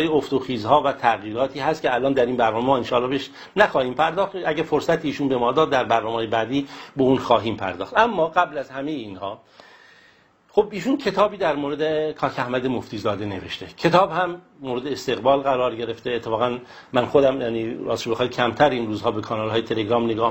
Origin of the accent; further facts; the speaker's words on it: Iran; چون همه ما ایرانی هستیم از هر رنگ و نژاد و مذهب و فرقه و زبانی که هستیم، همه در یک سرزمین زندگی میکنیم